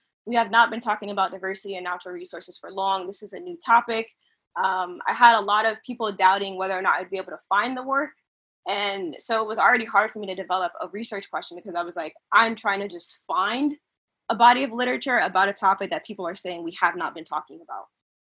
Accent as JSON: {"language": "English", "region": "Connecticut", "country": "United States", "tie": "born or raised there", "said": "I would say growing up in Connecticut, I did not know that the U.S. Forest Service existed until maybe my 20s. There are no national forests in the state of Connecticut."}